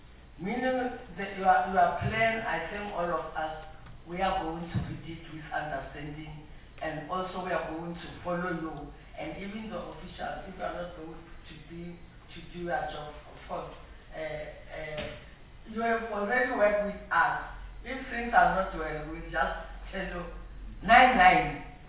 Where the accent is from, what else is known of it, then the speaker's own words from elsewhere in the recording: Gauteng, South Africa; Unfortunately, me, I'm from Gauteng. We are surrounded by educational institutions.